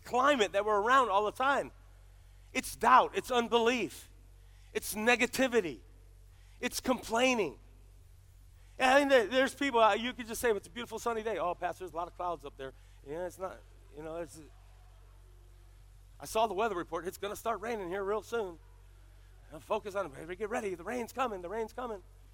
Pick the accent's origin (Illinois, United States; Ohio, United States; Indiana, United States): Ohio, United States; I grew up in Ohio. I don't want to live in that climate.